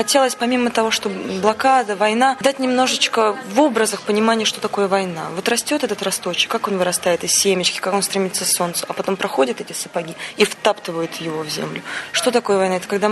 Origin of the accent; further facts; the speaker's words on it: Saint Petersburg, Russia; born there; потому что я сама родилась еще в Ленинграде.